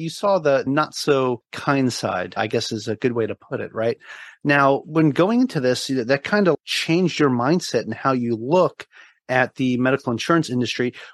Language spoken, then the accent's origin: English; New York, United States; So she currently lives in New York. You guys all know I'm from New York.